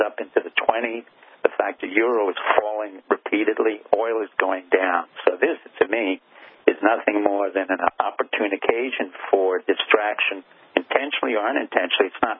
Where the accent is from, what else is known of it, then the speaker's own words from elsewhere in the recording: Toulouse, Occitania, France; I grew up in France, in Toulouse